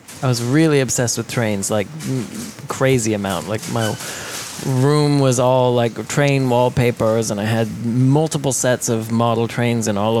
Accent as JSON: {"language": "English", "town": "Belgrade", "region": "Montana", "country": "United States", "tie": "born or raised there", "said": "So I grew up in Belgrade, Montana, population 6,000."}